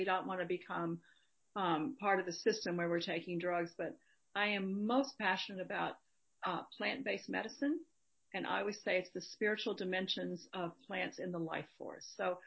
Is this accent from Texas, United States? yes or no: yes; Dallas, Texas, United States; now in Hudson Valley, United States; I grew up in Dallas, Texas.